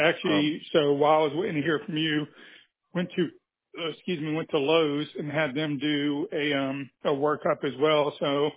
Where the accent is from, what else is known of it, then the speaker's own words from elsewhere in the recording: Hollywood, Florida, United States; from Hollywood, and I actually just canceled all my appointments in Fort Myers